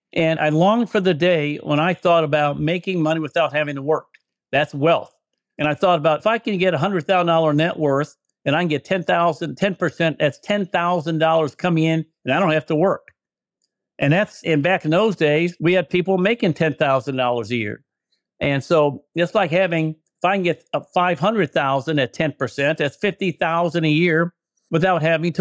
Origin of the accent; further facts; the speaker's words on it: Chicago, Illinois, United States; I came from a mother and father, both factory workers. I'm from South Side of Chicago.